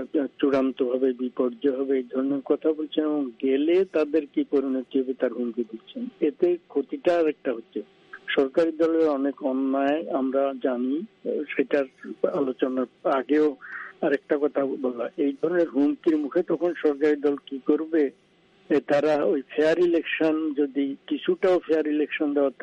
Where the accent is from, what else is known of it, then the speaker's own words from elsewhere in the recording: Bangladesh; আমি প্যার্টিকুলার যেহেতু আমি বাংলাদেশের লোক